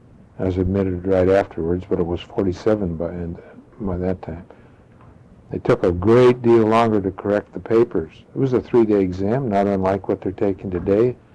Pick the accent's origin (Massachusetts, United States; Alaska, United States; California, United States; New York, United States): Alaska, United States; also born or lived in Seattle, United States / Vancouver, California, United States; Well, I was born here in Alaska, of course.